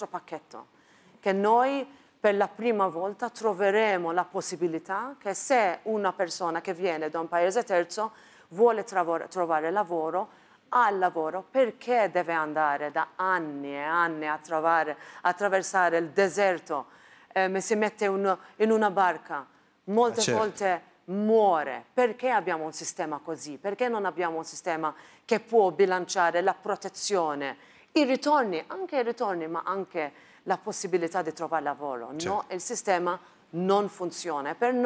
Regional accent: Malta; Italian is a second language; anche nel mio paese, che avevamo una giornalista, Daphne Caruana Galizia

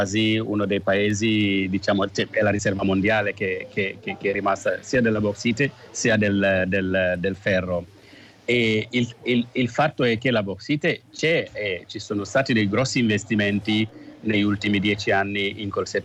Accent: Guinea; questo è il momento in cui si può partecipare allo sviluppo del mio paese. E questa speranza è stato proprio completamente tradito, cioè, lo dico da guineano

